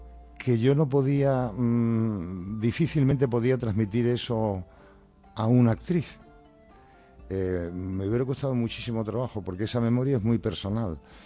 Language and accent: Spanish; Huelva, Andalusia, Spain; Yo soy un hombre del sur, yo soy andaluz, soy de Huelva